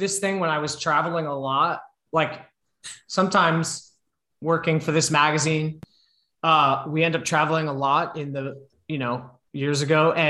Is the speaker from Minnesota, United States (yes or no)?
no; New York, United States; I mean, like I'm from the New York area as well, but wasn't from that part of New York.